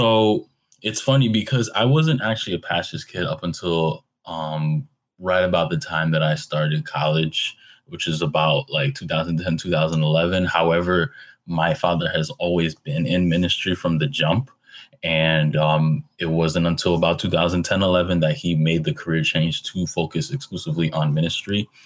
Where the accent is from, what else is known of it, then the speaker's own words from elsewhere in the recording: New York, United States; born and raised in New York.